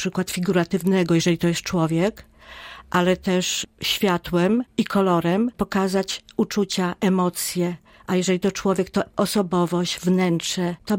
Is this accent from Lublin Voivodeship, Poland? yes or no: no; Rzeszów, Subcarpathian Voivodeship, Poland; z racji, że jestem rzeszowianką od urodzenia. Myślę, że Rzeszów nas potrzebuje